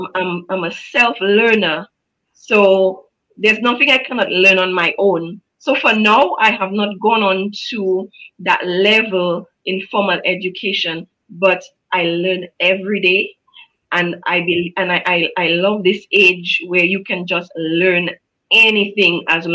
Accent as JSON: {"language": "English", "town": "Salisbury", "region": "Saint Joseph Parish", "country": "Dominica", "tie": "born or raised there", "said": "So interestingly, I was born and raised in Salisbury."}